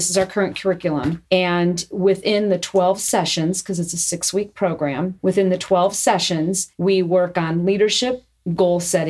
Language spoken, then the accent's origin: English; Hammond, Indiana, United States; also born or lived in Munster; a native of Northwest Indiana. I grew up in Hammond and Munster.